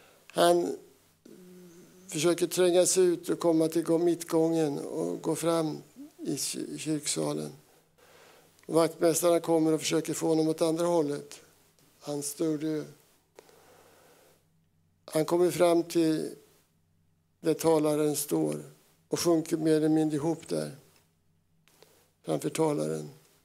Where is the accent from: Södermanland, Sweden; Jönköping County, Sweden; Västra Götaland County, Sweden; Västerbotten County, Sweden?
Södermanland, Sweden; Jag är uppväxt i Sörmland, så jag har varit och sjungit i kyrkan.